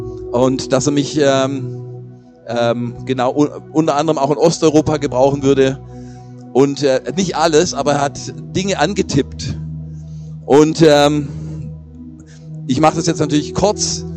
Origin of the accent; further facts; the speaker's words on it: Baden-Württemberg, Germany; born there; now in Berlin, Germany; Ich selber bin ein echter Schwabe, gebürtig. Ich kam zum Studium nach Berlin